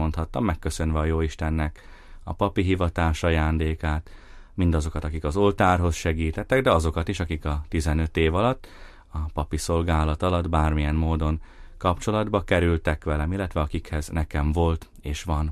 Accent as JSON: {"language": "Hungarian", "town": "Bíňa", "region": "Nitra Region", "country": "Slovakia", "tie": "born or raised there", "said": "az azt követő új misémre is, amely szülőfalumban Bénybben volt"}